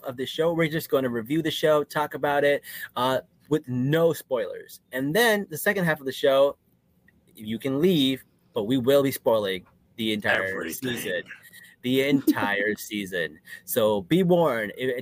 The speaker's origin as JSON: {"language": "English", "region": "New Jersey", "country": "United States", "said": "That's how I felt as a Pakistani from New Jersey watching Miss Marvel."}